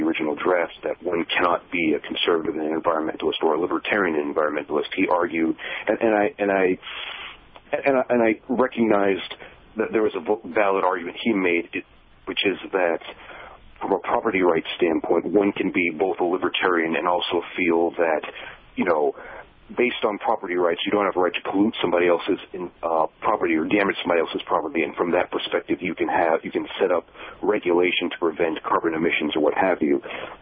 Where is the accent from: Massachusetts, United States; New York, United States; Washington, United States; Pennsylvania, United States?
Massachusetts, United States; one of the controversies going on in my home state of Massachusetts with Senator Scott Brown